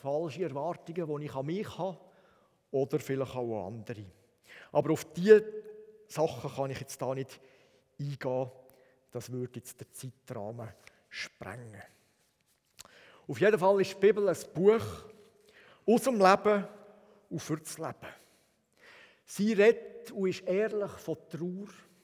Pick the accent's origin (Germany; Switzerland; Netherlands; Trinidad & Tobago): Switzerland; Bern; Wir als Berner haben im Moment genug Grund, uns zu freuen.